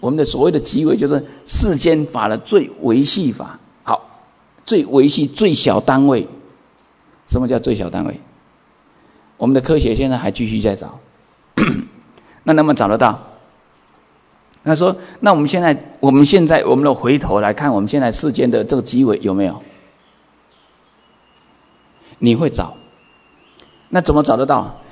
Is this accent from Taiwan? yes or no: yes; Taiwan; 像我们台湾人去那个缅甸啊，得到那个疟疾啊